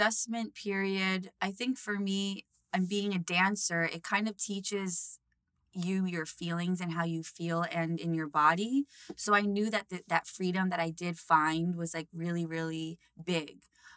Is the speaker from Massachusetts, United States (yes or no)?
no; New York City, New York, United States; You know, I'm proud to say that I grew up in the Bronx. That's where my dad was raised.